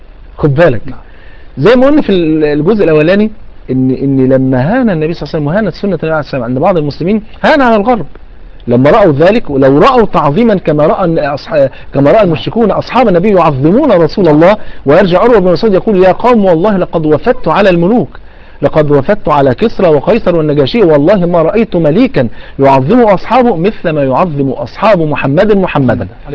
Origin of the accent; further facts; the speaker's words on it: Egypt; الناس عندنا في مصر